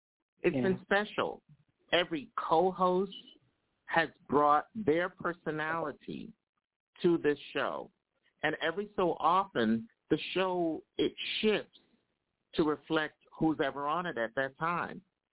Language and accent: English; New Jersey, United States; also born or lived in Philadelphia / Irvington; now in New York, United States; I'm from northern New Jersey, too, even though I was born in Philly and live here in New York. I also lived in Irvington, New Jersey